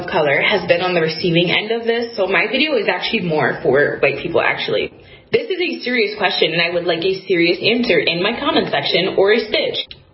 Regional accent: New York City, New York, United States; I'm from New York City.

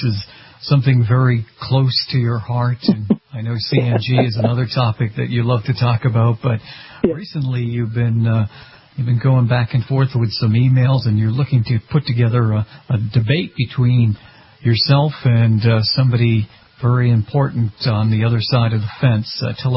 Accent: Boston, Massachusetts, United States; including some in Florida as well as my hometown of Boston.

